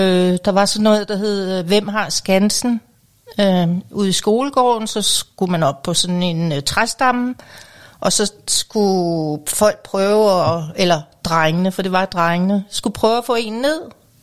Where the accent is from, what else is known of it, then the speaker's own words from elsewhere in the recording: Bjerringbro, Central Denmark Region, Denmark; Det var jo blandt andet i Bjerringbro